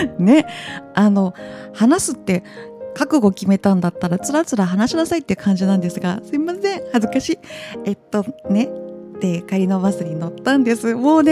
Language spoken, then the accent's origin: Japanese; Nagoya, Aichi, Japan; で私は名古屋ですけど